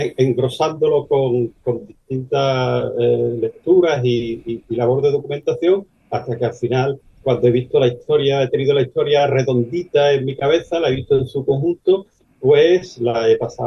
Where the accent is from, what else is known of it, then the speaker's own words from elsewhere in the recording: Medina Sidonia, Andalusia, Spain; desde que era un niño, porque desde los tiempos más remotos de mi vida, pues yo las he escuchado en mi pueblo, ¿no? En Medina Sidonia